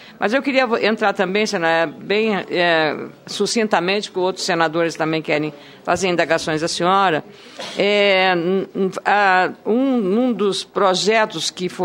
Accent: Lagoa Vermelha, Rio Grande do Sul, Brazil; born there; A minha cidade, Lagoa Vermelha, onde eu nasci lá no Rio Grande do Sul, tem 40 mil habitantes, tá?

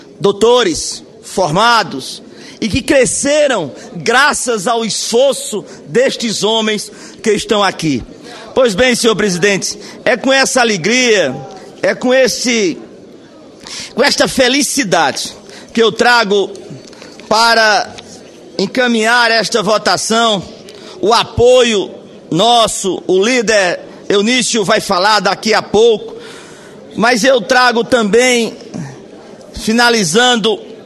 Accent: Paraíba, Brazil; nos orgulha muito, como nordestinos, como paraibanos

